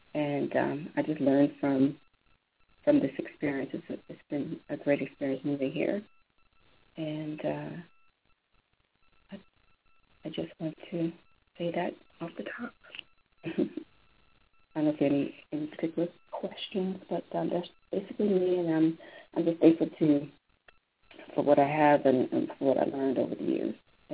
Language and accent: English; East Coast, United States; now in California, United States; I'm from the East Coast, and I moved out to California about 14 years now